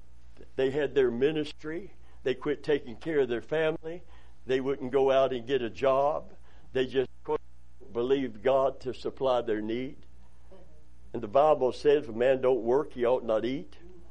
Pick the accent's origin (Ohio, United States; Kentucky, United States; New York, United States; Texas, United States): Kentucky, United States; The cold, and I'm from Kentucky originally, and the cold, even in Kentucky, when there was a humidity, a low humidity, it doesn't hurt you as bad.